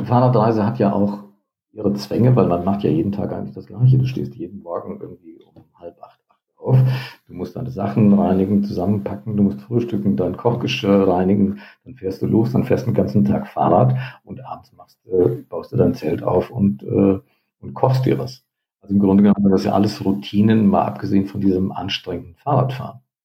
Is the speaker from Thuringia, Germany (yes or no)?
no; Hesse, Germany; Nordhessen, wo ich aufgewachsen bin